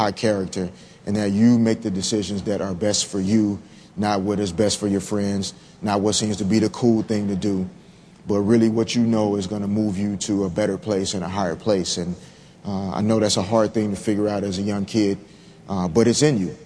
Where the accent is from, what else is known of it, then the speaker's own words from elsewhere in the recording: Little Rock, Arkansas, United States; which was instilled in me as a young kid growing up in Little Rock, you know, in Arkansas by my parents